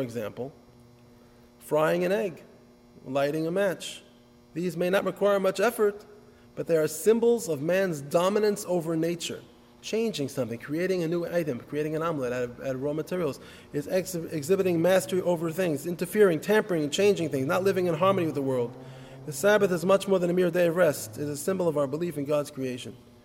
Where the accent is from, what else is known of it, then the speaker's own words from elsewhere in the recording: New York City, New York, United States; I grew up in New York City.